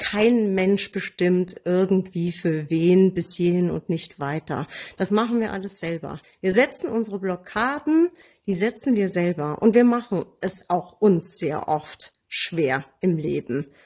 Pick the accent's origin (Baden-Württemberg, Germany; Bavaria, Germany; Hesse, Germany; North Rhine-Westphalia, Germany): North Rhine-Westphalia, Germany; Cologne; ich bin ja Kölnerin